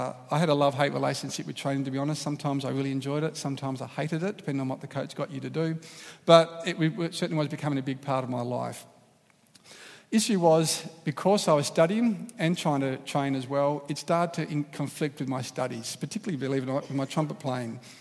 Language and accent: English; Victoria, Australia; we actually moved from North Borwon up to Mount Evelyn. I grew up in North Borwon and went to Borwon High School.